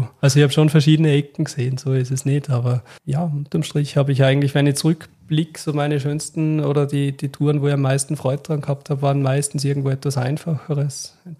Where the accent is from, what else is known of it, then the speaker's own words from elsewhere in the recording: Austria; ich bin ursprünglich aus Österreich